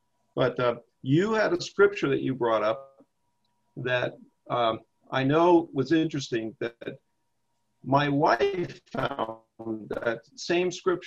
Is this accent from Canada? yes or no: no; Miami, Florida, United States; So we grew up in Miami